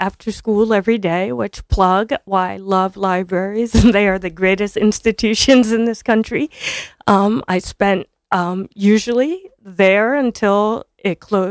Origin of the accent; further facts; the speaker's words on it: Montclair, New Jersey, United States; So I grew up in Montclair, which most people know as a wealthy town, but I grew up very poor.